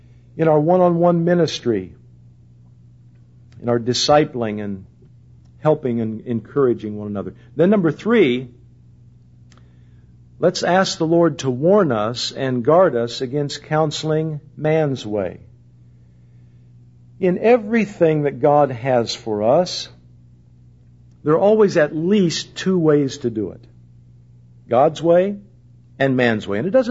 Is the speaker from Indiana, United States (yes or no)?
yes; Indianapolis, Indiana, United States; born there; now in Vista, United States; It doesn't matter whether I'm in Indianapolis, Indiana, where I was born in Adam's family